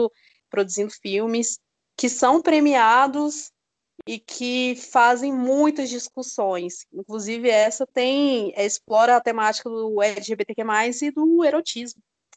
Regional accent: Goiânia, Goiás, Brazil; Aqui não, né, porque eu sou de Goiânia

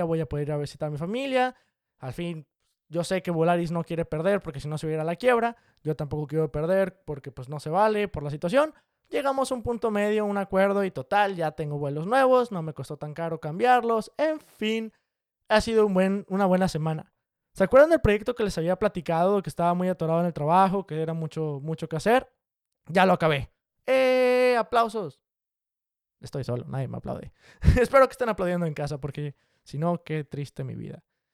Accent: Monterrey, Nuevo León, Mexico; Yo nací en Monterrey, crecí en Monterrey. Toda mi vida tenía el sol conmigo, ¿sí?

